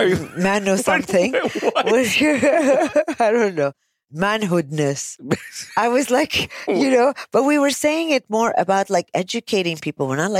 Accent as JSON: {"language": "English", "country": "United States", "said": "I'm American. So I was like, yeah, I'm having this type of coffee."}